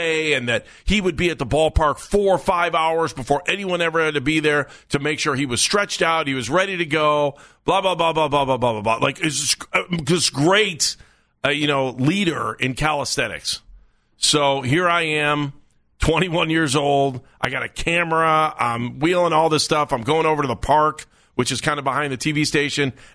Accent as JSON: {"language": "English", "town": "Cleveland", "region": "Ohio", "country": "United States", "said": "you know, I'm from Cleveland."}